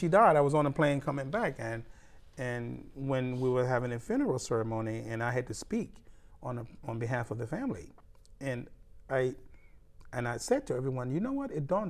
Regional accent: Richmond, Virginia, United States; I grew up in the Richmond area, Richmond and Petersburg area, most of my life.

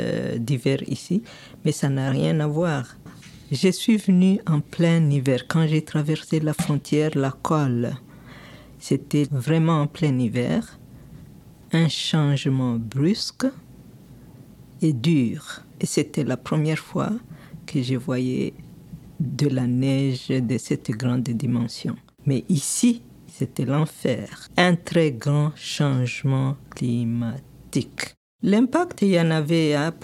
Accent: DR Congo; Moi, je viens de l'Afrique, en RDC, et c'est un climat tempéré, là.

